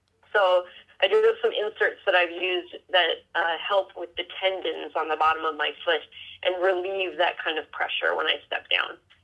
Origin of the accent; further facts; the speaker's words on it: Midwest, United States; Yes, and I'm from the Midwest, and that was all we ate.